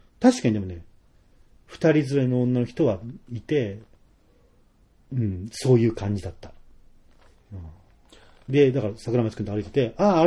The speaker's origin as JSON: {"language": "Japanese", "region": "Tokyo", "country": "Japan", "tie": "born or raised there", "said": "東京生まれ、東京育ちの僕がね、言わせてもらいますけど。"}